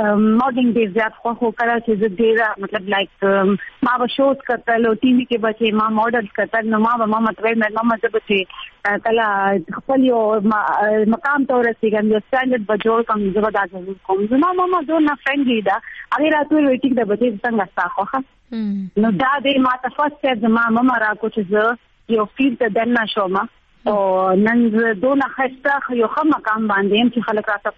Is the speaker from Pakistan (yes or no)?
yes; Khyber Pakhtunkhwa, Pakistan; now in Peshawar, Pakistan; زه پیښور کې پاتې کیږم خو موږ پښتانه یو زه اکچولی ام مومند ایجنسی نه